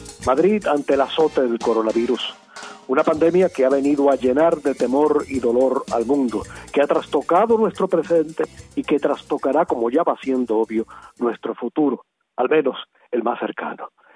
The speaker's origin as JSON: {"language": "Spanish", "country": "Cuba", "said": "sabemos cómo somos los cubanos"}